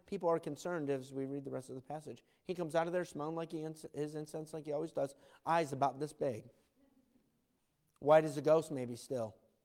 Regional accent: Rochester, New York, United States; And I don't say Rochester. I say I'm from New York, because people know New York. Oh, what's it? New York. Oh, wow, that must have been amazing. No, not the New York you're thinking.

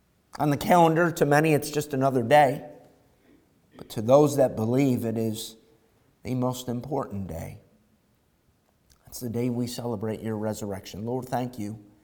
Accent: Irondequoit, New York, United States; I remember we grew up in Irondequoit

